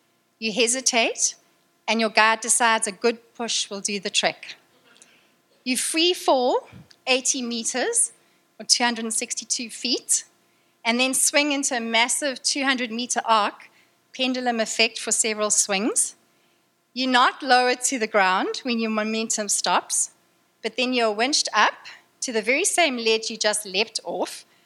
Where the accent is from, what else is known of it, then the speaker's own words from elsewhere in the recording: Durban, KwaZulu-Natal, South Africa; moved away; even here in the furthest place on earth from my hometown, Durban.